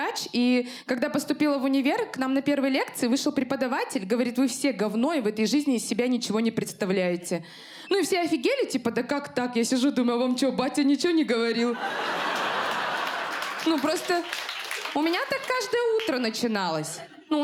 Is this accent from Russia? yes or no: no; Kazakhstan; Ну просто я казашка